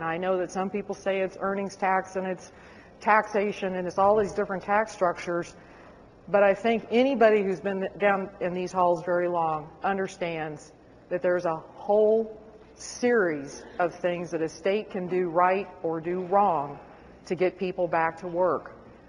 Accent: Missouri, United States; I'm originally from Central Missouri, and I know that housing costs and all sorts of different costs are much lower in the central part of the state

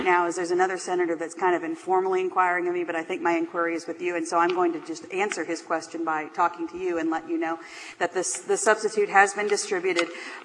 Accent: Branson, Missouri, United States; Yeah, the reality is I'm from Branson

